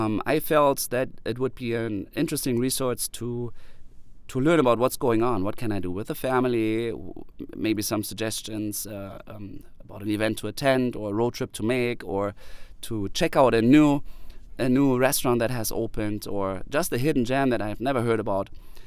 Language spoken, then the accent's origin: English; Germany; English is a second language; moved away as an adult; now in Fargo, United States; I am from Germany. I relocated to Fargo in 2009.